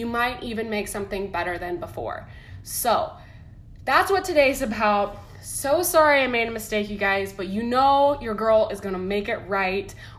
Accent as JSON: {"language": "English", "region": "Midwest", "country": "United States", "tie": "born or raised there", "said": "And growing up in the Midwest, that's kind of a lot of people's stories."}